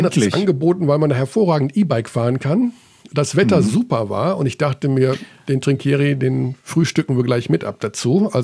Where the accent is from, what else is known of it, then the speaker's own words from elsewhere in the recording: Hagen, North Rhine-Westphalia, Germany; Phoenix Hagen nehmen aus der Pro A, also meine Heimatstadt.